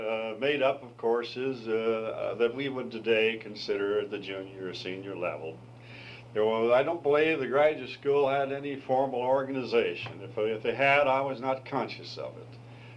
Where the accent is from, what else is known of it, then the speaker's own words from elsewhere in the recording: Brookings, South Dakota, United States; Well, I was born in Brookings, South Dakota on March 30th, 1898.